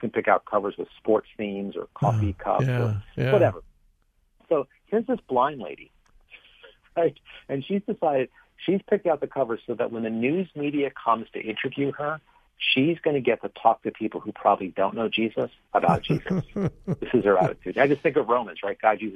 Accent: United States; As an American with the Bill of Rights, I have a certain reaction to it.

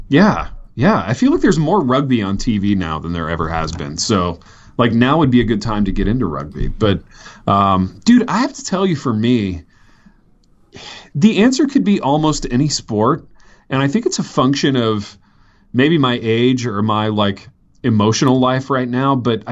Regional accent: Indiana, United States; because I grew up in Indiana.

